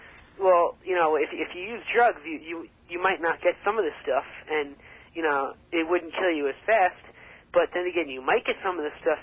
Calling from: Kings Park, New York, United States; Kings Park.

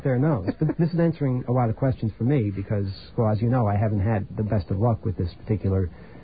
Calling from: New York City, New York, United States; I'm calling from New York City.

